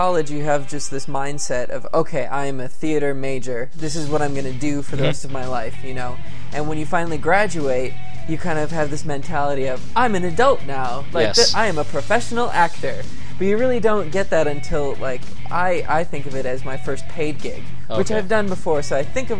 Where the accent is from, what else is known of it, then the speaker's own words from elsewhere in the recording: Appleton, Wisconsin, United States; I was from Wisconsin, like Appleton area, Appleton, Wisconsin.